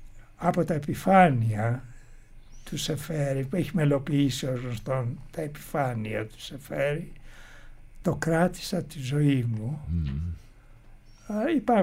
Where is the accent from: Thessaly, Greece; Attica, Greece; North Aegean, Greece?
North Aegean, Greece; Chidira; born there; εγώ γεννήθηκα σε ένα ορεινό χωριό της Λέσβου, τα Χίδερα Λέσβου.